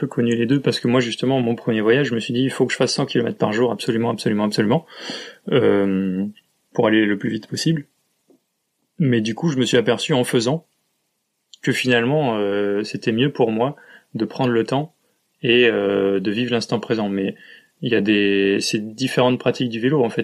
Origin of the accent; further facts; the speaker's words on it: Poitiers, Nouvelle-Aquitaine, France; born there; also born or lived in Paris / Nantes; parce que moi, je suis plutôt citadin à l'origine. Je suis né à Poitiers, j'ai vécu à Paris, j'ai vécu à Nantes, qui sont des grandes villes.